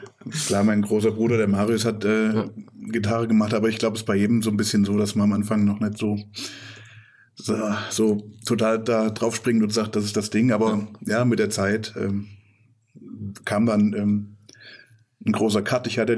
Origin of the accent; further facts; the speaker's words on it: Thuringia, Germany; now in Fulda, Germany; Obwohl meine Frau auch aus Südthüringen ist, also wir kommen beide quasi aus der Gegend, aber uns hat es dann halt hierher verschlagen.